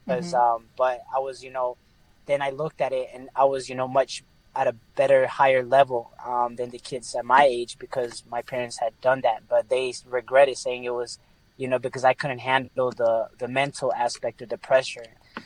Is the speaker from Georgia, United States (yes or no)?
yes; Atlanta, Georgia, United States; So my family is from Colombia, my mom's side, and my dad's side is from Mexico, and I grew up in Atlanta, Georgia.